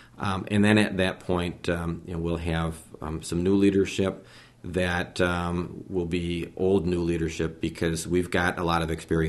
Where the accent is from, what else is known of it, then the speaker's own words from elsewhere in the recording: Onalaska, Wisconsin, United States; And I'm from Onalaska, but there's a lot more to the district than Onalaska.